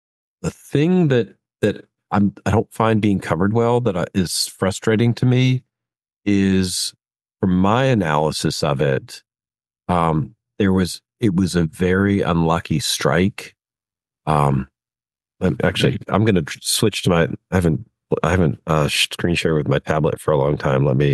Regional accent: Baltimore, Maryland, United States; the structural failure of the Francis Scott Key Bridge in Baltimore, Maryland, which incidentally is my hometown.

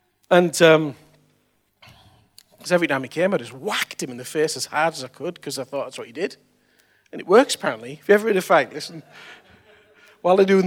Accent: Billingham, North East England, United Kingdom; I was brought up in Billingham, and it was all right because we were really poor, came from a really poor background, really poor council estate.

